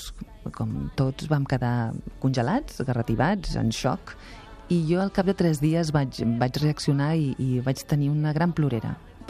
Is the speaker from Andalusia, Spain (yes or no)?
yes; Málaga, Andalusia, Spain; jo mateixa vinc de Màlaga i vinc de ser filla d'immigrants, ja de la postguerra